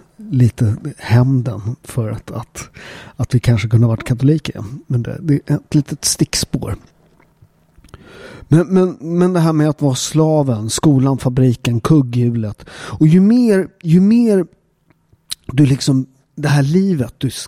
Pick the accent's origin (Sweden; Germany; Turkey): Sweden; Upplands Väsby, Stockholm County; Jag är uppväxt i Upplands Väsby, som en förort utanför Stockholm.